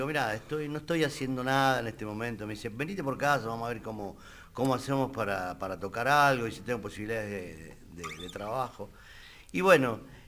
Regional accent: Mataderos, Buenos Aires, Argentina; born there; yo te cuento, yo nací en Mataderos.

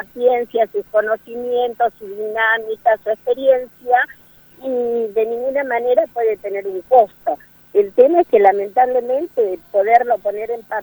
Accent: Argentina; somos muy argentinos nosotros, y nosotros necesitamos y dependemos del abrazo, del beso, de la mano estrechada, porque esa ha sido siempre nuestra cultura, lo que nos ha caracterizado.

